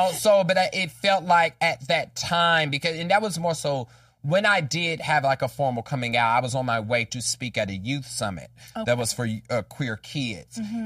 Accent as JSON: {"language": "English", "region": "Kansas", "country": "United States", "tie": "born or raised there"}